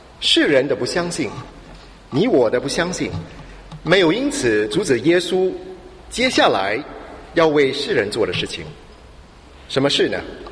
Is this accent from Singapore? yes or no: yes; Singapore; 那我从新加坡过来我们一家子从新加坡过来